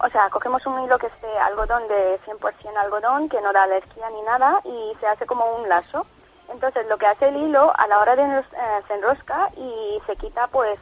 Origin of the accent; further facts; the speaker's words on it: India; Yo soy de la India, entonces el nombre, pues, es indio